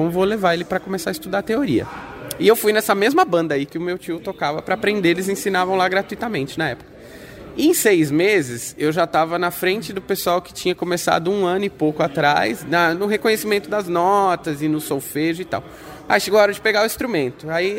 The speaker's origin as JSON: {"language": "Portuguese", "region": "São Paulo", "country": "Brazil", "tie": "born or raised there"}